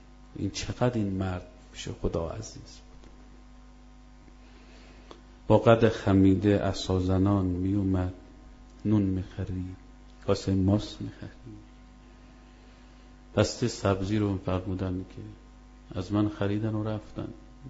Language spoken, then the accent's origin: Persian; Mashhad, Razavi Khorasan, Iran; من بچه مشهدم دیگه می دونم.